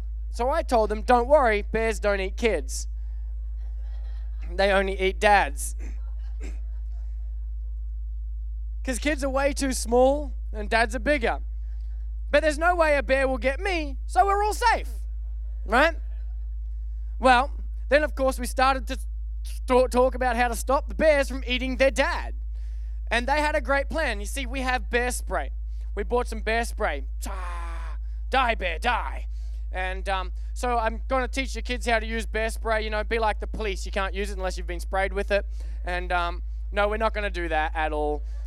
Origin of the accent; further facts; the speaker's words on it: Australia; Now, I'm from Australia, and in Australia, the only thing that gets to have the title camping is if you have a tent